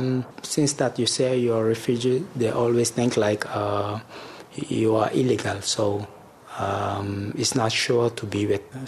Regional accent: Mali; English is a second language; moved away as an adult; now in Germany; I come from Mali. I was born in Mali, grew up in Mali. My parents are from Senegal. And I came in Germany to look for a job

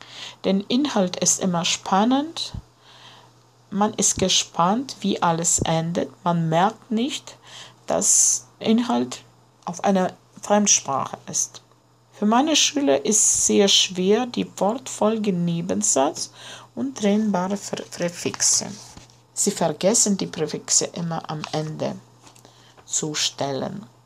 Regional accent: Latvia; now in Riga, Latvia; Ich komme aus Lettland. Ich wohne in Riga und ich bin Deutschlehrerin in der Purzems Mittelschule Riga.

